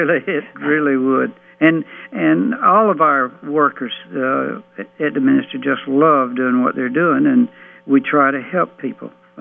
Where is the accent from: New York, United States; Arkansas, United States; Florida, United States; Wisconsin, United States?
Florida, United States; DeFuniak Springs; I'm from Florida, a little town called Dufuniac Springs, Florida.